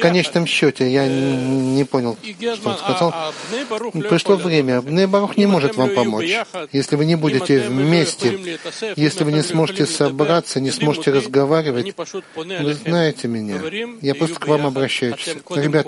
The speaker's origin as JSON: {"language": "Russian", "country": "Ukraine", "said": "Я сам с Украины. Я знаю этот и менталитет, все."}